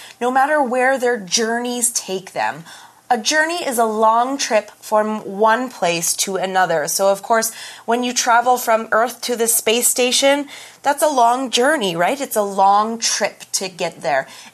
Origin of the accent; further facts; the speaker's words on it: Taiwan; I do still care about the politics in my home country.